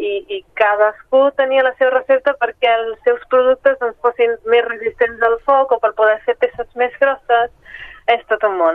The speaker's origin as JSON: {"language": "Catalan", "town": "Breda", "region": "Catalonia", "country": "Spain", "said": "Jo soc de Breda"}